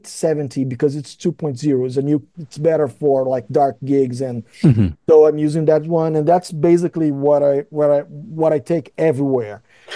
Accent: Brazil; now in Lisbon, Portugal; I'm from Brazil. I live in Portugal, in Lisbon, but I'm Brazilian.

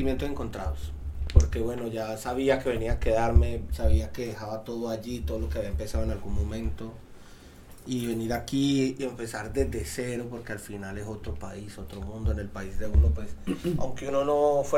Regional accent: Colombia; moved away; salir de Colombia me hizo ver que yo no soy cantante de reggae, yo no soy de Jamaica, brother, yo soy colombiano.

